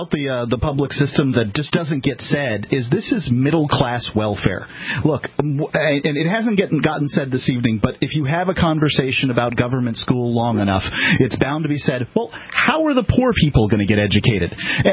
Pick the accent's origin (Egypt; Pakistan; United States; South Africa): United States; Florida; By the way, we're both from Florida.